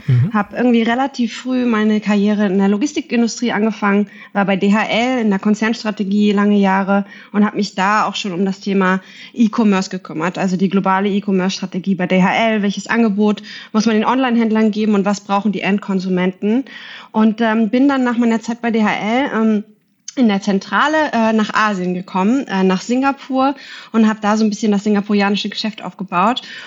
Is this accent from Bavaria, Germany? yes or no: no; Berlin, Germany; Ich bin in Berlin, zurück in meine Heimat hier gerade Corona-bedingt etwas länger als gedacht